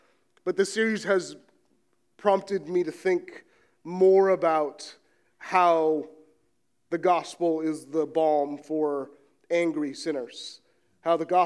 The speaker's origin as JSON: {"language": "English", "town": "San Francisco", "region": "California", "country": "United States", "said": "We're both from San Francisco, and we have 4 little ones."}